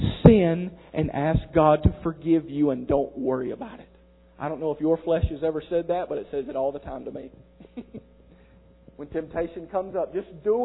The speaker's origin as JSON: {"language": "English", "region": "South Carolina", "country": "United States", "said": "Yeah, I know I'm from South Carolina, but I can use them."}